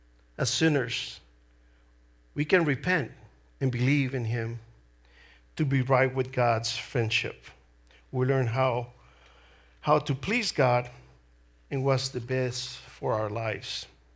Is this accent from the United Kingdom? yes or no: no; El Salvador; born there; first language Spanish; English is a second language; It's my accent. I was born in El Salvador with Spanish speaking, my first language.